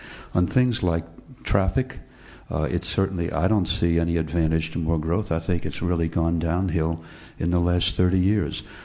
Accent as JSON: {"language": "English", "town": "New Orleans", "region": "Louisiana", "country": "United States", "tie": "born or raised there", "said": "I mean, I grew up in New Orleans where the public schools actually were quite awful back in the 1940s and 50s, and that limited the city's economic development."}